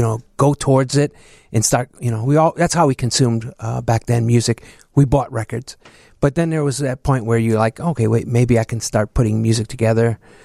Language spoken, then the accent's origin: English; Chicago, Illinois, United States; I'm originally from the Southeast Side, South Chicago.